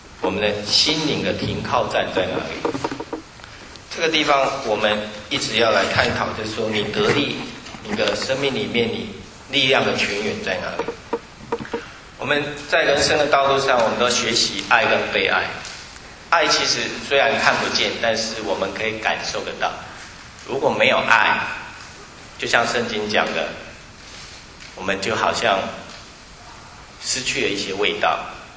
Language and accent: Chinese; Taiwan; 所以我们在台湾都是学 Fine，Thank you。